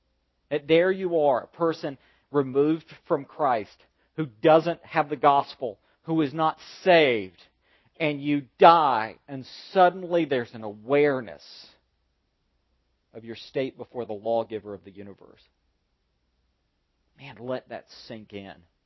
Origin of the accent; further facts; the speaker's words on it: Southern United States, United States; I'm from the Bible Belt. I'm from a place where people worship God. There aren't any local taxes.